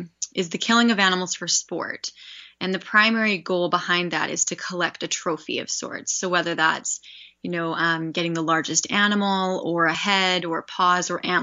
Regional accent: Saskatoon, Saskatchewan, Canada; Yes, so Saskatoon is my hometown, born and raised there

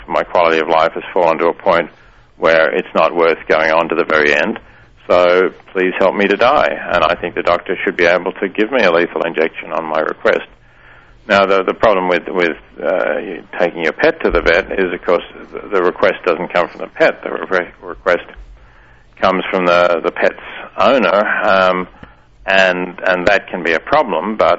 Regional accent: Victoria, Australia; I mean, I'm from Australia. In fact, I'm from the other Victoria, the state of Victoria.

